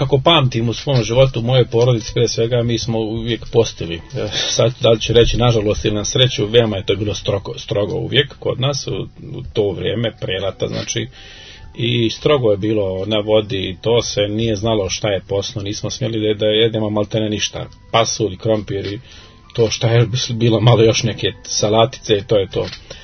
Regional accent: Bosnia & Herzegovina; born there; rođen sam u Bosni

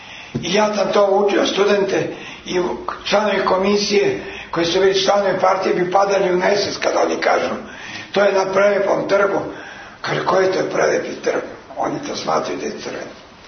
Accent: Serbia

